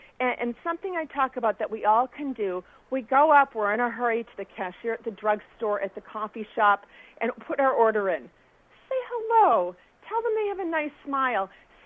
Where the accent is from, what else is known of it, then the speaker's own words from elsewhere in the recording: Michigan, United States; I'm from Michigan. I'm a normal person from a normal household, you know, middle class or sort of middle class.